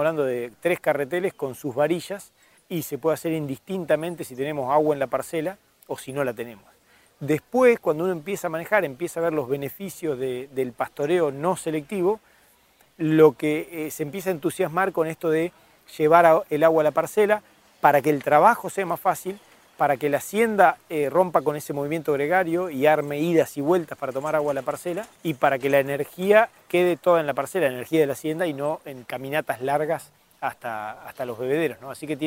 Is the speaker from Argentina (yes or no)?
yes; Pellegrini, Buenos Aires Province, Argentina; soy de Pellegrini, provincia de Buenos Aires, límite con La Pampa.